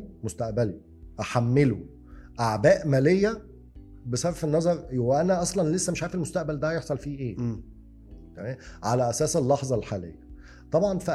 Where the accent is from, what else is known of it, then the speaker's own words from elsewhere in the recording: Egypt; عندنا في مصر في ناس عايشه باقساط فوق ال 50%